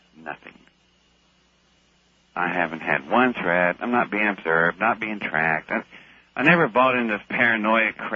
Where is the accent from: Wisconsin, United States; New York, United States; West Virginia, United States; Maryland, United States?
West Virginia, United States; born there; I was born in West Virginia. I'm a hillbilly, for God's sake.